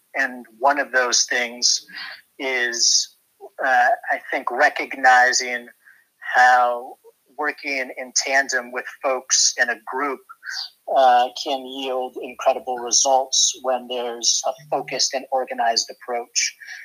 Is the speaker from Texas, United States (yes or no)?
no; Portland, Oregon, United States; Well, it was great. I grew up in Northeast Portland. My parents bought a house in the 80s.